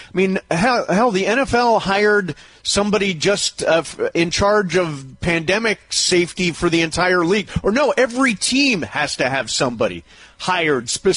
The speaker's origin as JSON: {"language": "English", "region": "East Coast", "country": "United States", "said": "Yeah, we're from the East Coast. Disneyland was a rumor to us. We went to Disney World."}